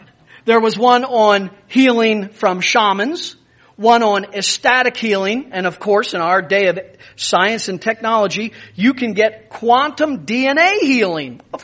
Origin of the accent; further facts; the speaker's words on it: Pennsylvania, United States; there are some in the United States, in my home state of Pennsylvania